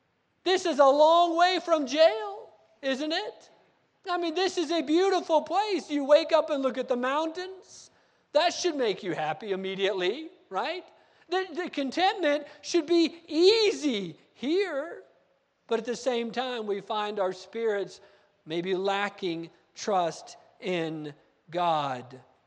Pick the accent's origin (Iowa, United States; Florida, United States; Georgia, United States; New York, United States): Florida, United States; West Palm Beach; also born or lived in Gallup, New Mexico; When I was born in Gallup, New Mexico, and then not long after that, my parents went back to West Palm Beach, Florida, because everybody got sick in New Mexico.